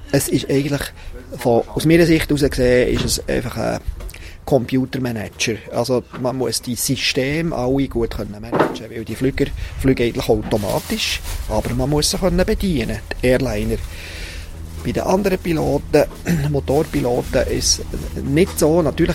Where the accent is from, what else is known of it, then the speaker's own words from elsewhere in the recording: Switzerland; Bei uns in der Schweiz, mit dem sehr, sehr engen Struktur, topografisch, mit natürlich auch Seen